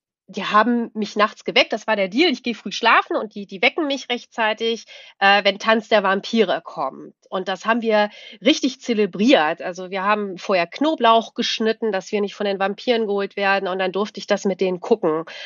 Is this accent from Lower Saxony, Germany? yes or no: yes; Wolfsburg, Lower Saxony, Germany; moved away; Warum bin ich aus Wolfsburg weggegangen? Also ich wollte in die große, weite Welt.